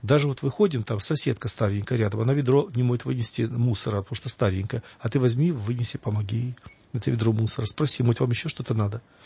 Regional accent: Kyiv, Ukraine; я сам киевлянин, родился в Киеве.

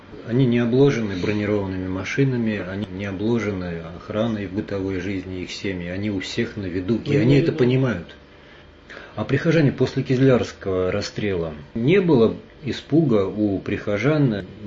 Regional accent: Moscow, Russia; Мы, москвичи

